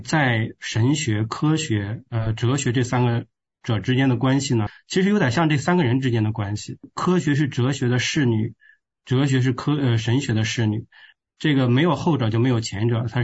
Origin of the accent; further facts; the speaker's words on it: northern China, China; also born or lived in Sichuan; 我四川人到了北方之后在北方长大的一个南北人。